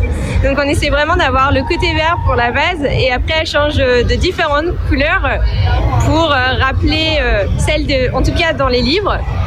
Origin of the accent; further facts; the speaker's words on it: Rouen, Normandy, France; Pas du tout, on est de Rouen.